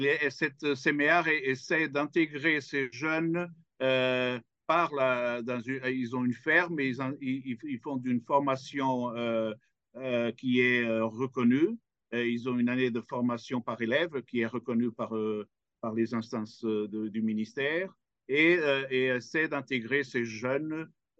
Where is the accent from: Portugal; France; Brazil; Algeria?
Portugal; French is a second language; je suis vraiment touché en tant que Portugais.